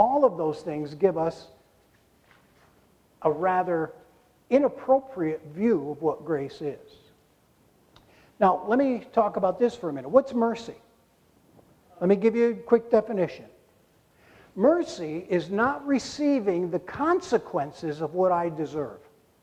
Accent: New York, United States; I'm from New York. Usually the new registrations are sent to the house. We fill it out and pay it and send it in. I didn't realize that I had to go to the town hall and take care of business here in New Hampshire.

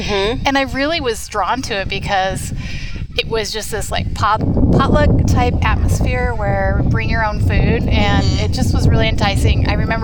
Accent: Moscow, Idaho, United States; I'm originally from Moscow, Idaho.

